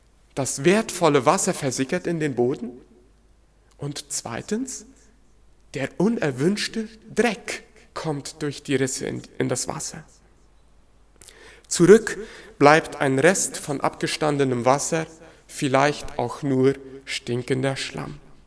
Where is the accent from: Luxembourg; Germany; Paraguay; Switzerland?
Paraguay; Chaco; Im paraguayischen Chaco, wo ich herkomme, so auch meine Frau